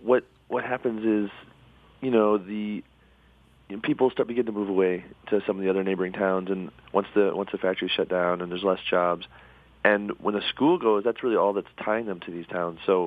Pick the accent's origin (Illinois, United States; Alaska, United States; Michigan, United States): Michigan, United States; Ann Arbor; we're from Ann Arbor, and you drive 20 minutes outside of Ann Arbor